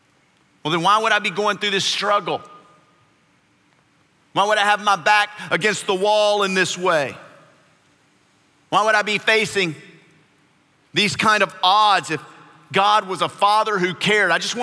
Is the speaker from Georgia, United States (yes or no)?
no; Bossier City, Louisiana, United States; I grew up in Bossier City, Louisiana. We lived in two homes there.